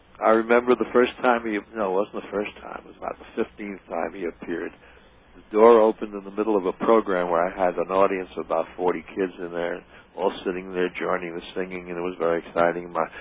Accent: Winnipeg, Manitoba, Canada; You don't get far out of a crystal set in Winnipeg, Manitoba, in the middle of the prairie.

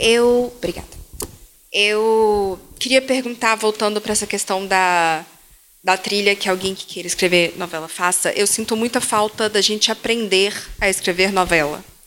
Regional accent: Belo Horizonte, Minas Gerais, Brazil; now in São Paulo, Brazil; sou de BH e estou morando recentemente em São Paulo, fazendo um curso de roteiro

